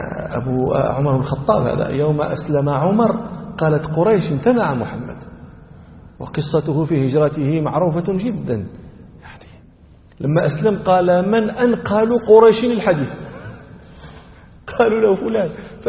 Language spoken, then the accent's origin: Arabic; Morocco; البرد عندنا في المغرب يكون البرد شديدا